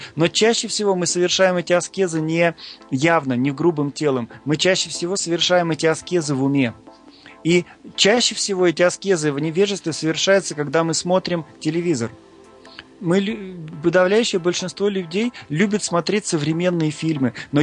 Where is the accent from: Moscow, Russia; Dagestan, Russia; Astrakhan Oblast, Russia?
Astrakhan Oblast, Russia; Astrakhan; там, где я жил, я родился в Астрахани